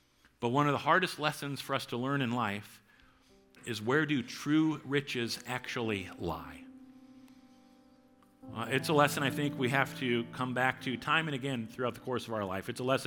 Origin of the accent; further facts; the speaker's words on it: New Providence, Iowa, United States; I grew up in New Providence, Iowa, just about 2 miles north of town on a farm. My two brothers and my mom and me.